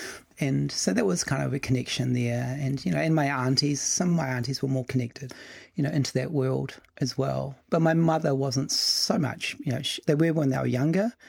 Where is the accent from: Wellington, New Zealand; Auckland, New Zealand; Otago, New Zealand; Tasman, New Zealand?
Otago, New Zealand; Sawyers Bay; where I grew up in Sawyers Bay, there was a really strong hub of community and whānau. Like, all my Chinese cousins, a lot of them lived, we all lived within 200 metres of each other. Yeah. Dad was born here and his siblings were born in New Zealand. Both my grandparents came over from China